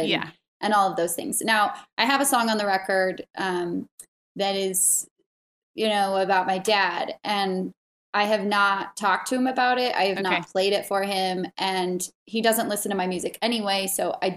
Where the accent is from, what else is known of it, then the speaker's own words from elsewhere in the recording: Santa Barbara, California, United States; So we grew up in Santa Barbara and we were both in the same ballet school together.